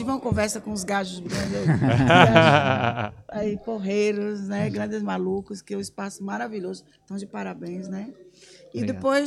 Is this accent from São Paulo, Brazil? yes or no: no; Bahia, Brazil; É um pintor lá da minha terra, é baiano.